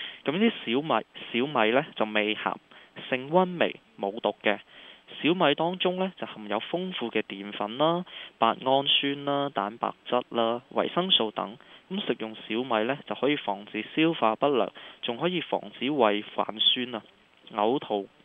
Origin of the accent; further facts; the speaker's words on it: China; 我哋中國人好鍾意用嘅呢就叫做薏米啦。